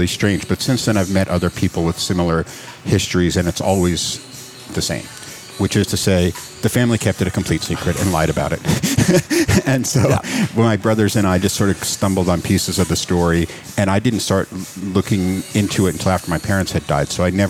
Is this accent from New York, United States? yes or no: yes; New York, United States; I was born in New York. Okay. In New York City. Actually grew up out on Long Island.